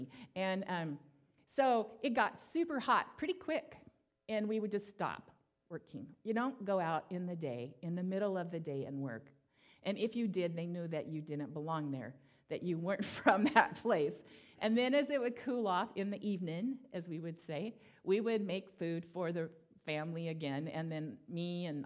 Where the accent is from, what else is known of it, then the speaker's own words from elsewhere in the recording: the South, United States; I grew up partially in the South, and my grandma was my best friend, and she had a little tiny house.